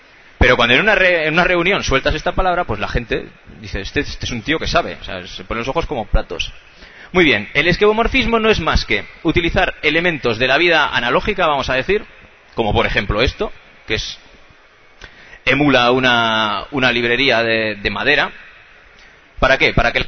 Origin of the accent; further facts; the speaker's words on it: Castilla-La Mancha, Spain; Mi pueblo es un pueblecillo muy pequeño de Guadalajara que no llega a 65 habitantes.